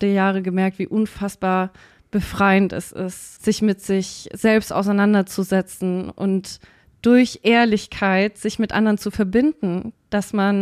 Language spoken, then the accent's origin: German; Bavaria, Germany; Ich komme nicht aus München. Ich komme aus dem Frankenland, aus der Nähe von Nürnberg. Nur um das mal klarzustellen, ich bin aus München geflohen.